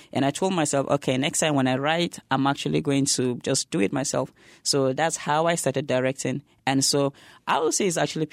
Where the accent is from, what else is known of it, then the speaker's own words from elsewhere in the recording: Nigeria; growing up, I actually wanted to always be on the radio